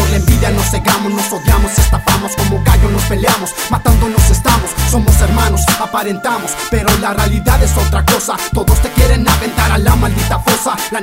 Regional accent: Mexico; Somos los mexicanos los que trabajamos duro para ganar dinero.

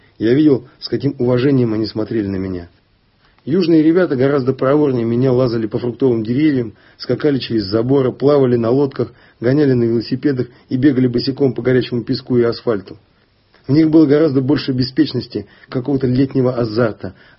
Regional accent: Siberia, Russia; Когда мы ездили летом к морю, южные люди, дети и взрослые, узнав, что я из Сибири, с почтением спрашивали меня

